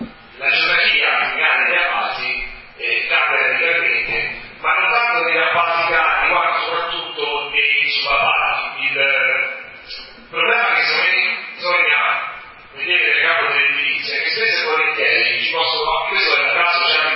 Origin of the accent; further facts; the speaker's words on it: Rome, Lazio, Italy; sicuramente sarei preoccupato, ma come non tanto come sarebbe come romano, ma come italiano